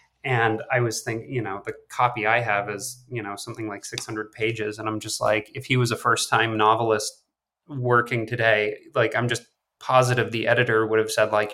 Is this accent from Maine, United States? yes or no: yes; Maine, United States; like I'm from Maine originally. And like growing up, like not only did I not know anyone who, you know, worked in the film industry